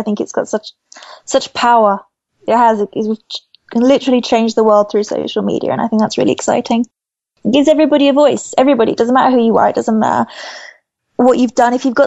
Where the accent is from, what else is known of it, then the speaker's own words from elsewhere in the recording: United Kingdom; Love Doctor Who, but then I am British